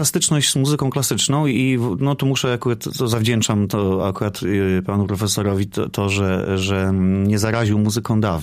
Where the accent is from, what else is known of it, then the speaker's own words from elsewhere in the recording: Lower Silesian Voivodeship, Poland; also born or lived in Legnica; now in Zielona Góra, Poland; ja nie jestem rdzennym zielonogórzanem. Ja pochodzę z regionu Strzegomia Jawora, z mojej wioseczki. Później w Legnicy chodziłem do szkoły muzycznej i do liceum i tutaj przyszedłem na studia, jeszcze do Wyższej Szkoły Pedagogicznej.